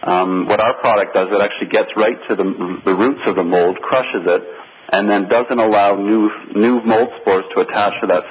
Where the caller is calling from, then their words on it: Toronto, Ontario, Canada; I'm actually up in Toronto, Canada.